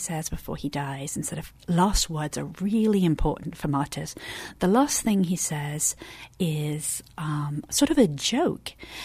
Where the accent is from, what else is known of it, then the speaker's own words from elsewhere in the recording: England, United Kingdom; So I'm from England.